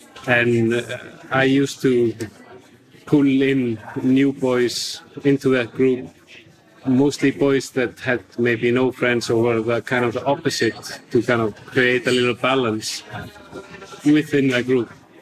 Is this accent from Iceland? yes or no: yes; Iceland; English is a second language; when I was growing up in Iceland, there was a lot of youth violence among boys.